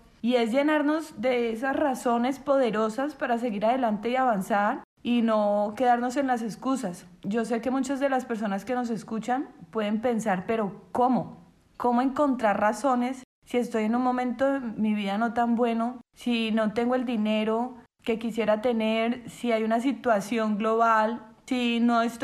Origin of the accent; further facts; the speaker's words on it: Colombia; now in Dominican Republic; Cuando estábamos saliendo de Colombia para venir acá a República Dominicana, llegando a Santo Domingo, en mi país, el policía en el aeropuerto